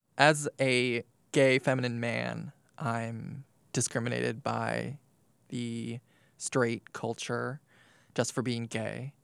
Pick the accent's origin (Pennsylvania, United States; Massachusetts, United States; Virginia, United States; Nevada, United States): Pennsylvania, United States; Macungie; I'm from Macungie, Pennsylvania.